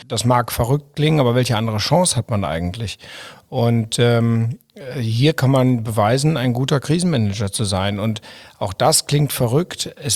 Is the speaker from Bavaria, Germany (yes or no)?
no; Düsseldorf, North Rhine-Westphalia, Germany; born there; Aus Düsseldorf.